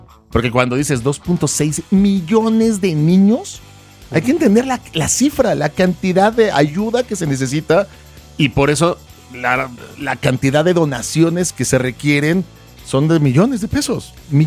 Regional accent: Mexico; O sea, somos escépticos, somos mexicanos

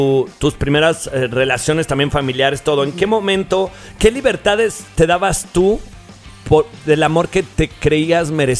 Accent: León, Guanajuato, Mexico; vas a mi tierra, León, Guanajuato.

